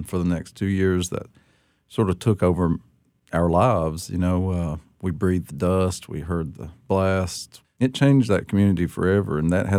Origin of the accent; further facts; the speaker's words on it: Appalachia, United States; As an Appalachian, you're told all of your life that you're worthless, that you are throwaway people, that you don't really matter.